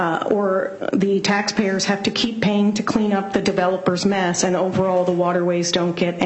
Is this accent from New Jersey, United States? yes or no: no; Black Diamond, Washington, United States; now in Bellevue, United States; I'm from Bellevue, and I grew up in Black Diamond.